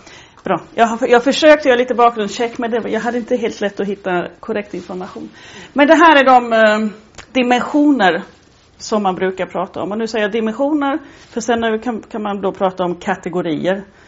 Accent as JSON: {"language": "Swedish", "country": "Sweden", "said": "Jag är svensk, min man är fransman, så hemma så talar vi svenska och franska."}